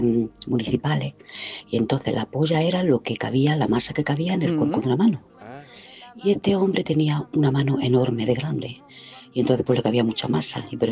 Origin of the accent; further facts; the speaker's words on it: Jaén, Andalusia, Spain; de Jaén. Bueno, pues aquí hay un dicho en Jaén que dice